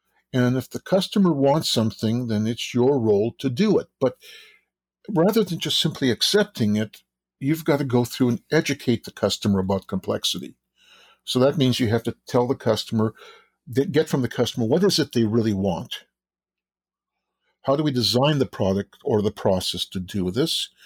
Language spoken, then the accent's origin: English; Canada; I'm originally from Canada